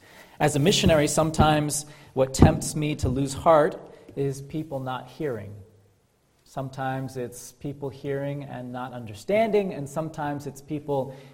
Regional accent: Mathews County, Virginia, United States; I'm from Matthews County, Virginia State, not to be confused with Virginia, which is somewhere around here, they tell me.

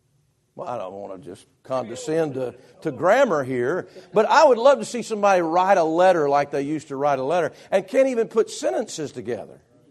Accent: United States; When I think of a sentence as just an American, I think of a sentence.

